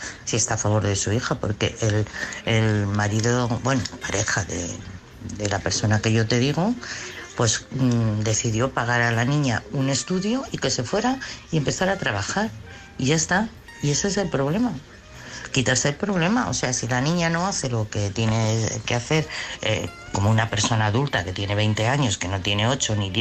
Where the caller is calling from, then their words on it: Madrid, Community of Madrid, Spain; de Madrid.